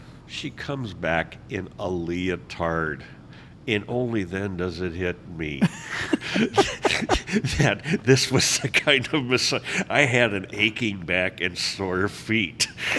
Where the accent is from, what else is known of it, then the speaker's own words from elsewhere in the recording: Milwaukee, Wisconsin, United States; I grew up in Milwaukee next door to a kid who, he was my best friend